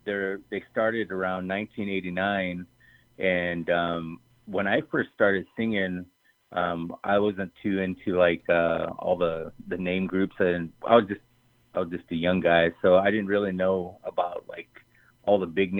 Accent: Wyoming, United States; also born or lived in Rapid City; I was born in Rapid City, South Dakota, but we moved there to Wyoming when I was just a youngster, and went to school at Wyoming Indian, and then transferred over to St. Stephen's

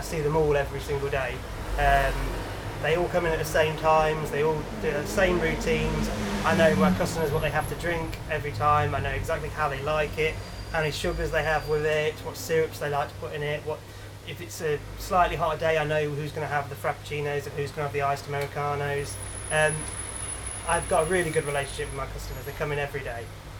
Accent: East Midlands, United Kingdom; I'm from Lincolnshire and I wanted to do something for the local town

